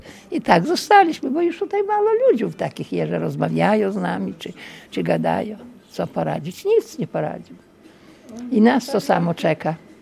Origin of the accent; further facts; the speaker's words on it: Orla, Podlaskie Voivodeship, Poland; Ja z Orli.